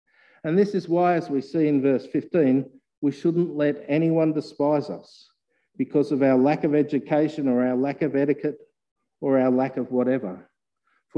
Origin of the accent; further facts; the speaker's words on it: Australia; I'm an Aussie. I speak like an Aussie.